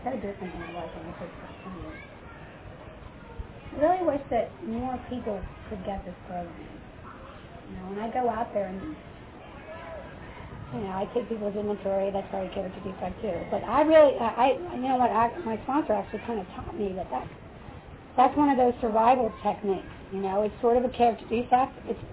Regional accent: Bradford, Pennsylvania, United States; I grew up pretty close here. I grew up in Bradford, Pennsylvania.

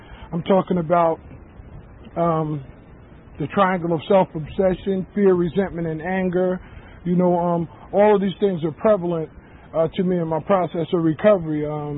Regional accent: Newark, New Jersey, United States; I'm originally from Newark, New Jersey.

